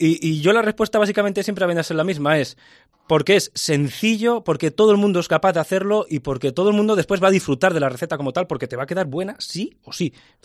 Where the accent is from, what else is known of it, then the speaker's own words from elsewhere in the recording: Vitoria, Basque Country, Spain; now in Palencia, Spain; yo soy de Vitoria, pero he vivido muchísimos años aquí en Palencia, casi 10